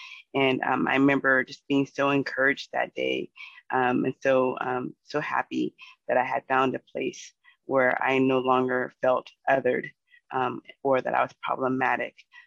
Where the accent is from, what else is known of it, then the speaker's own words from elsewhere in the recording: Seattle, Washington, United States; You know, I grew up here in Seattle, and I was a skinny kid.